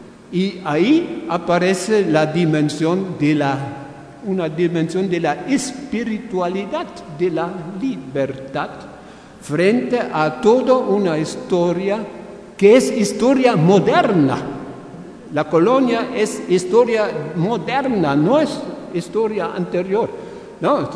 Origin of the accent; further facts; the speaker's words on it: Germany; Spanish is a second language; Yo soy alemán, entonces yo no puedo pensar la decolonialidad sin la decolonialización de los europeos, de nosotros.